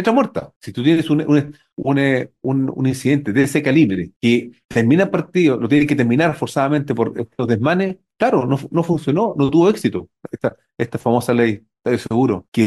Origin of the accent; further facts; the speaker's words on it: Santiago, Santiago Metropolitan Region, Chile; yo soy de Santiago